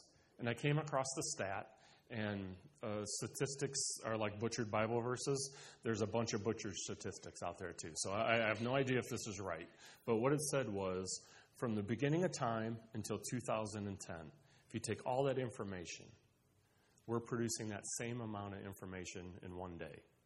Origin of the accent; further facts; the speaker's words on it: La Porte, Indiana, United States; everybody read the LaPorte Herald Argus because I grew up in LaPorte.